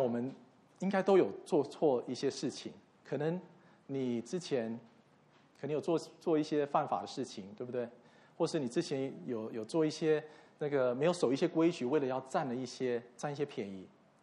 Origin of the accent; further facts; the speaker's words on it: Taiwan; 我在幼稚园的时候，我记得我那时候在台湾